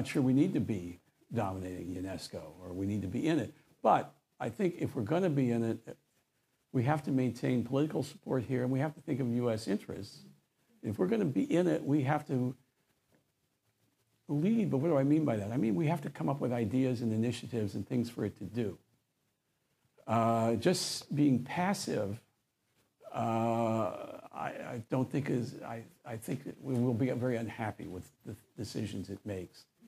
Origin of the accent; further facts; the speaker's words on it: Ohio, United States; we were very worried about the closures of factories in my home state, Ohio, a few years back.